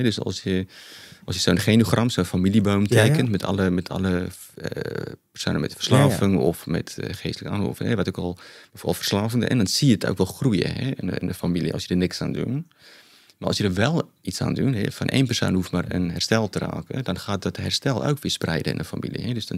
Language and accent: Dutch; Johannesburg, Gauteng, South Africa; Dutch is a second language; Ik ben opgegroeid in Johannesburg. Geneeskunde gedaan in Pretoria. Dat is een stukje half uurtje buiten Johannesburg. En toen ook mijn specialisme gedaan in Johannesburg.